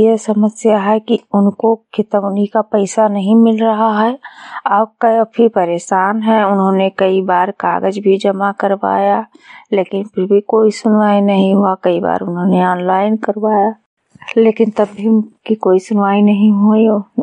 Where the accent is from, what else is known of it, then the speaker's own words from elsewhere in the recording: Lakharampur, Uttar Pradesh, India; मैं विकास खंड विशेषरगंज से हूँ, ग्राम पंचायत लखारामपुर, गांव लखारामपुर से आई हूँ।